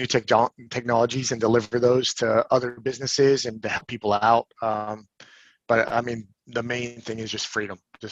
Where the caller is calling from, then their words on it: Lakeland, Florida, United States; I am based out of Lakeland, Florida. So I'm right between Tampa and Orlando and just about 30 minutes from Mickey Mouse Land.